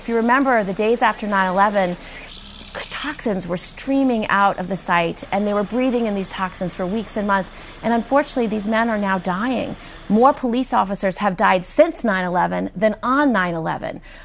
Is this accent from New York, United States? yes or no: yes; New York, United States; As a New Yorker, we are often the number one terror target.